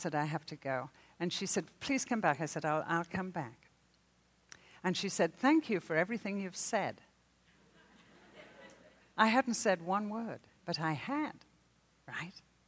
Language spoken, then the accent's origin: English; England, United Kingdom; now in United States; When we came from England, I had no idea. No training, no culture. I thought there was no difference in American and English.